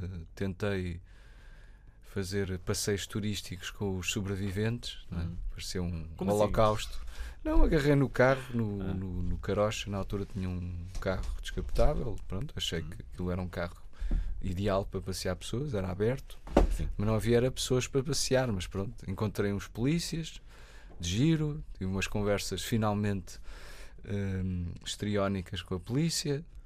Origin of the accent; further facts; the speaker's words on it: Cascais, Lisbon, Portugal; eu cresci em Cascais